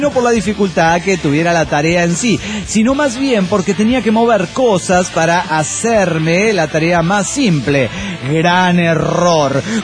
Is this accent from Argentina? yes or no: no; Puebla, Mexico; de Puebla, México.